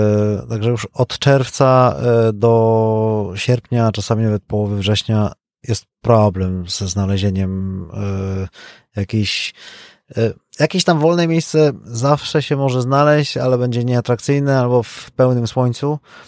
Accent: Bielsko-Biała, Silesian Voivodeship, Poland; Jesteśmy z Bielska Białej

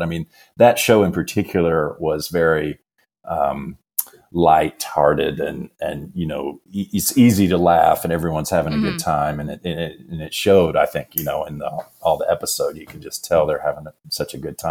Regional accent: Mississippi, United States; Mississippi, actually.

